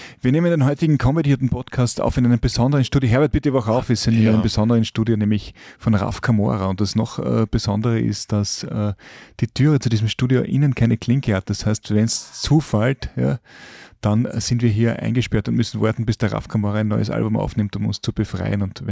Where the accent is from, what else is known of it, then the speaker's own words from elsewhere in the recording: Carinthia, Austria; ich bin in Kärnten eben aufgewachsen